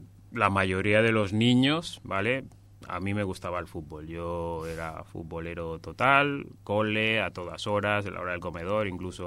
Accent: Premià de Mar, Catalonia, Spain; es un chico que nació en Barcelona, justo delante del Camp Nou, la maternidad. Me crié en Premia de Mar. Mis padres vienen de Gambia.

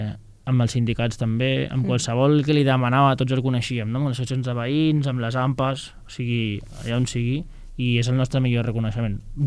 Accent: El Prat de Llobregat, Catalonia, Spain; soc del Prat i el Prat té aquesta festa major.

